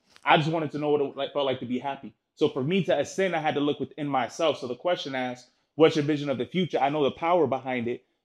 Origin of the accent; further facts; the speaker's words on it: Worcester, Massachusetts, United States; I'm originally from Worcester, Massachusetts.